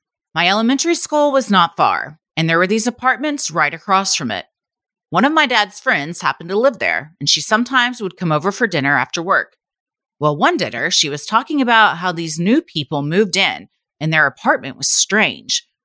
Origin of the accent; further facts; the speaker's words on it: San Diego, California, United States; I was born and raised in San Diego, and growing up there, I've run into some small brushes with true crime.